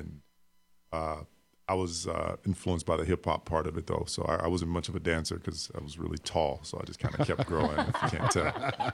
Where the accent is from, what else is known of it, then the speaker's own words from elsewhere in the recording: Madison, Wisconsin, United States; I'm just a kid from Madison, Wisconsin, who came from humble beginnings and listened to a lot of hip-hop music in the day.